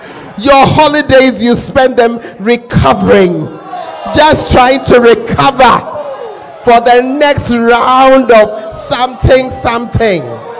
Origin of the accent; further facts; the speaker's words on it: Accra, Greater Accra, Ghana; moved away; I am a girl from Accra. I come from Ozu, and my husband is from Agbola around Jamestown. Please, we are gas. But for 37 years, we have not lived in Accra, and we don't plan to come back.